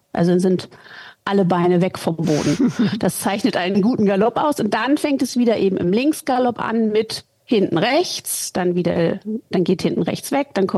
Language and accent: German; Northern Germany, Germany; now in Bergisches Land, Germany; Ich komme aus Deutschland, ursprünglich aus Norddeutschland. Mittlerweile wohne ich seit über 15 Jahren in der Nähe von Köln im schönen Bergischen Land.